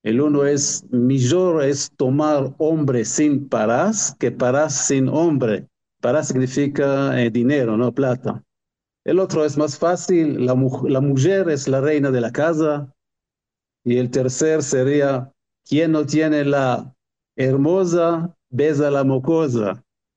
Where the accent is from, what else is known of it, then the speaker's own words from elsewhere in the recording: Israel; emigró a Israel, y yo nací en Israel.